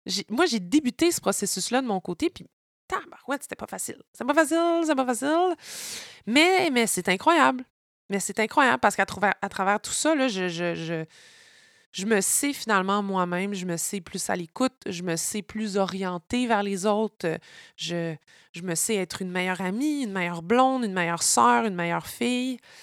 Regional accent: Montreal, Quebec, Canada; born there; moi, je suis née à Montréal, mais ma mère est noire, originaire de l'île de la Réunion, qui est un département d'outre-mer français en plein océan Indien.

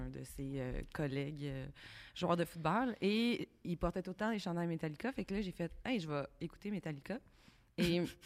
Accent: Repentigny, Quebec, Canada; Je viens de Repentigny.

